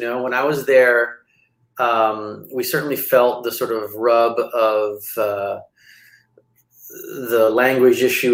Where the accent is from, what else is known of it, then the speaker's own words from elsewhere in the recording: Canada; I was born in Canada and I was raised in Canada.